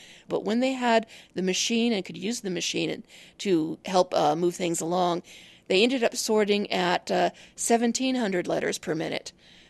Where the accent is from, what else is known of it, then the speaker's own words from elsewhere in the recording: Pendleton, Oregon, United States; My hometown, Pendleton, Oregon.